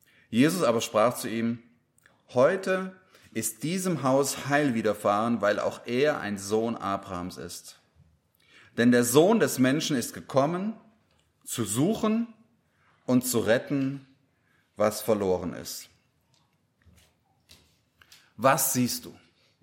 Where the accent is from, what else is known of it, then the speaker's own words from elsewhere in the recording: Dusslingen, Baden-Württemberg, Germany; Das bin ich aus Dusslingen nicht gewohnt. Ich gehe auch schon ungern nach Tübingen deswegen.